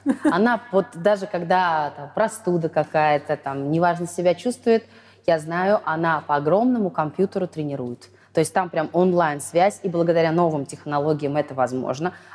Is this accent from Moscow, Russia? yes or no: no; Rayevka, Bashkortostan, Russia; вот я из Раевки, из Башкирии